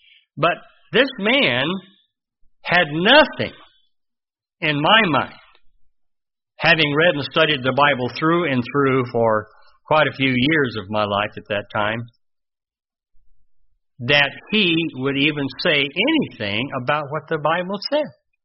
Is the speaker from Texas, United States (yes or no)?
yes; Texas, United States; since I'm a Texan from Texas, it really made an impression in my mind